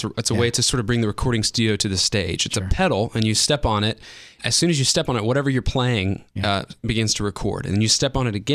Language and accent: English; Texas, United States; I am from Texas, so I'm not used to a whole lot of snow